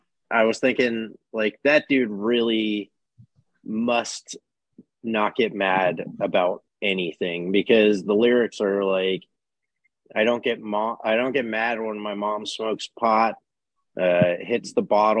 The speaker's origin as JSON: {"language": "English", "region": "California", "country": "United States", "said": "I'm a Californian, so it's like embedded in my brain because it's played at every single party I've ever been to in my life."}